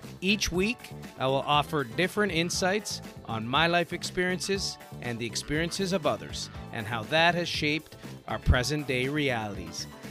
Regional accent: Ontario, Canada; so I'm from Canada. I know people, if you're listening in the US, you say 9th grade, we say grade 9.

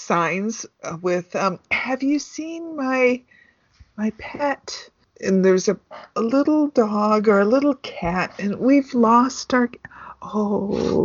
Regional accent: Los Angeles, California, United States; I'm from Los Angeles. I'm thinking these are not like robbing a bank kind of guns.

